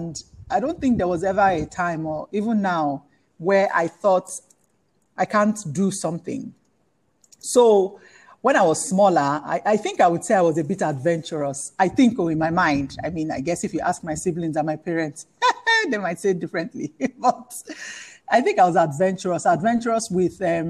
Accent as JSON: {"language": "English", "region": "Lagos", "country": "Nigeria", "tie": "born or raised there", "said": "I grew up in Lagos, Nigeria. Born and raised in Lagos. So I'm a Lagosian. And I am the middle child"}